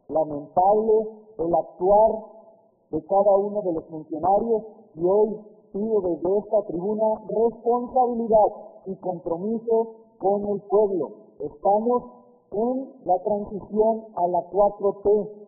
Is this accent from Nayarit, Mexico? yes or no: yes; Bahía de Banderas, Nayarit, Mexico; Y así están en la mayoría de los pueblos de donde yo vengo, que es Bahía de Banderas.